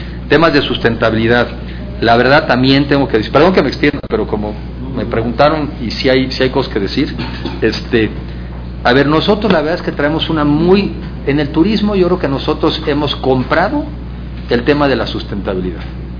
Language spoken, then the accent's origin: Spanish; Mexico; está en nuestras manos, como mexicanos, aprovechar esta coyuntura